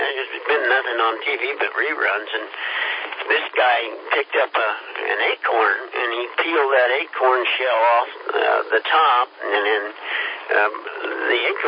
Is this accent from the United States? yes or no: yes; Kansas, United States; I was from Kansas, and I was 18 years old and didn't know any better.